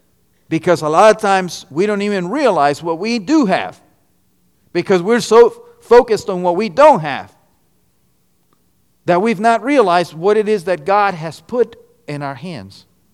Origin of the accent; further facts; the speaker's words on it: Guatemala; now in United States; Guatemala, but I became an American citizen. And I've been here longer than I was in my country. So I am an American.